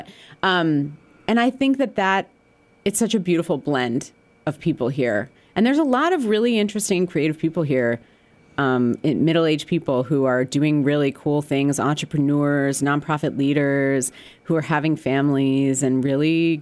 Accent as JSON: {"language": "English", "town": "Albany", "region": "New York", "country": "United States", "said": "I'm from Albany, New York."}